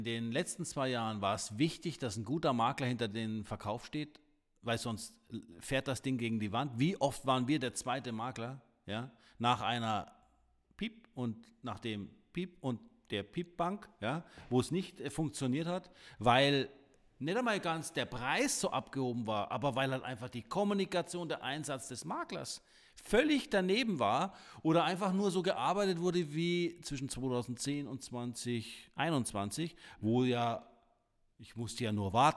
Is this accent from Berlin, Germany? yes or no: no; Ingolstadt, Bavaria, Germany; Und dann haben wir Ingolstadt, meine Heimatstadt